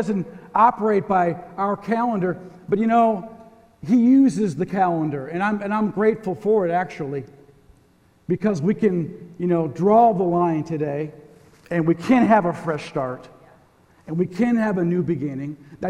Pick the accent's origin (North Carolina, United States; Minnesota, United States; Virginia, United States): Minnesota, United States; St. Paul; now in Augusta, United States; I never dreamed I'd be pastoring in Augusta, Georgia. You know, growing up in St. Paul, I never had any idea I'd be living here and pastoring, married with four kids